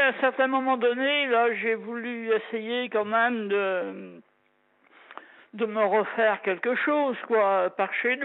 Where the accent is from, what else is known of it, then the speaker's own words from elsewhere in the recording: Pays de la Loire, France; moi, je suis de la Vendée, là, je suis à côté de l'océan, là.